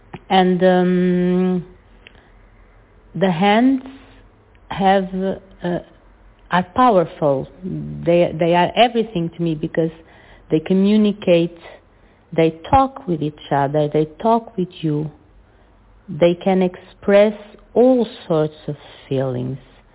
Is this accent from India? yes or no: no; Portugal; accent: Portuguese; English is a second language; I'm from Portugal. I have a very strong accent because I didn't learn English with a native speaker, so I have a strong Portuguese accent